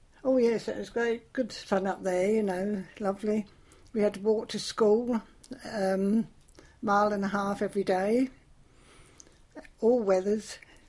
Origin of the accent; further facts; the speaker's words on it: Burwell, East of England, United Kingdom; No, I'm Burwell Inn. Yes. I was born and bred in Burwell.